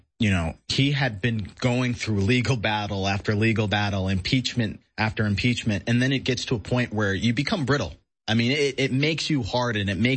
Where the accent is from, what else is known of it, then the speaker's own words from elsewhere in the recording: New York, United States; also born or lived in Connecticut / Massachusetts; I come from New York, Connecticut, and Massachusetts. It's as blue as you can get. I am African American, as you can see